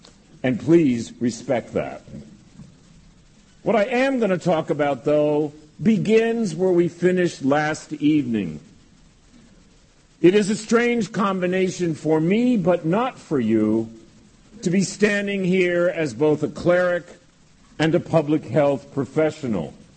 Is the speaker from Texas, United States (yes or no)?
yes; Texas, United States; growing up in Texas, we had a lot of Adventists around Dallas and Fort Worth